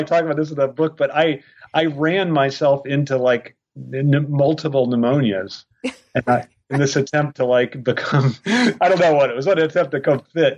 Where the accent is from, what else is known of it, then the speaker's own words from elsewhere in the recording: Ireland; I am Irish.